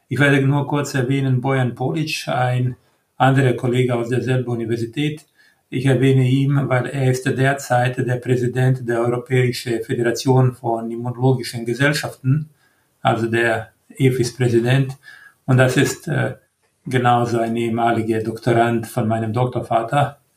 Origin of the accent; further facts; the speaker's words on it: Croatia; German is a second language; moved away as an adult; also born or lived in Munich / United States; now in Germany; Ich komme aus Kroatien ursprünglich, wo ich Medizin studiert habe. Kurz danach habe ich Kroatien verlassen.